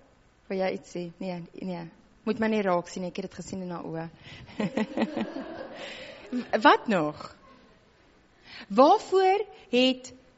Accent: Hopefield, Western Cape, South Africa; now in Stellenbosch, South Africa; Ek kom uit Hopefield uit, ons het, voordat ons op Stellenbosch nou geblei het, in Hopefield geblei

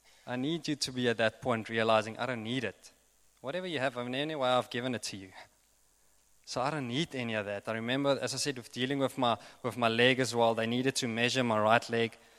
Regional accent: Bloemfontein, Free State, South Africa; I grew up in the Free State, in Bloem.

